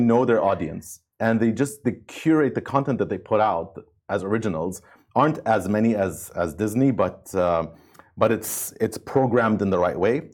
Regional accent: Amman, Amman Governorate, Jordan; because I grew up in Amman, and so seeing it on screen was really cool

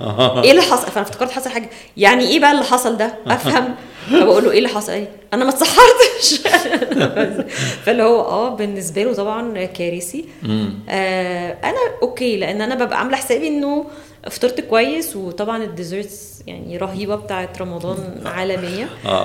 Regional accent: Alexandria, Alexandria Governorate, Egypt; احنا من اسكندريه لا الناس كلها بتروح النادي تلعب كوره

